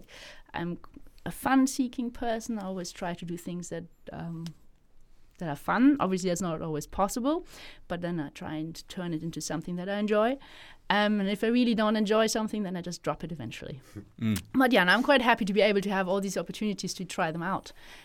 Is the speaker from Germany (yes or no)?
yes; Germany; moved away; growing up in Germany, there is a very different mindset, or in Europe in general.